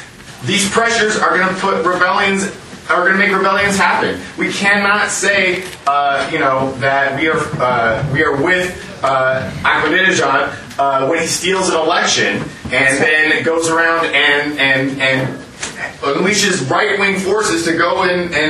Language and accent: English; San Francisco, California, United States; I'm from San Francisco.